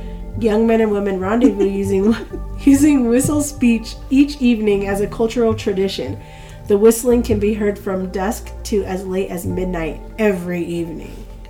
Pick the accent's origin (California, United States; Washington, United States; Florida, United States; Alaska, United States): California, United States; Yeah, she's like, there's no natives in California. Where are you really from? We used to get that all the time. Like, there's no natives in California.